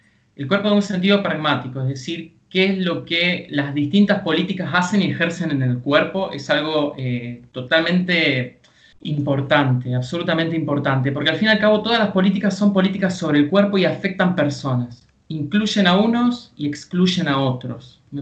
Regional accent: Santa Fe, Argentina; de Santa Fe, Argentina.

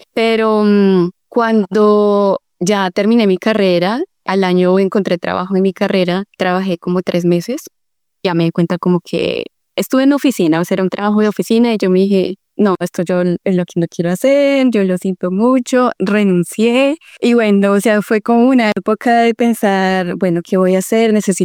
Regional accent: Fusagasugá, Cundinamarca, Colombia; yo soy de una ciudad cerca de Bogotá, de Fusagasugá

